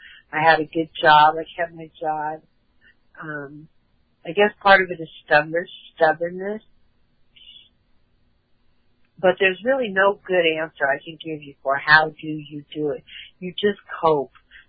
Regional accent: California, United States; moved away as an adult; And here I was from California. I was 50 years old.

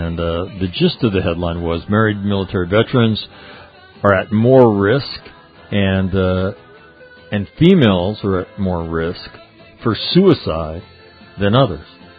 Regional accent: United States; born there; I want you to know that I'm a bit of a Polish scholar, although I'm American by birth. I don't really identify very much with my Irish roots, although I can imitate the brogue if I feel like it.

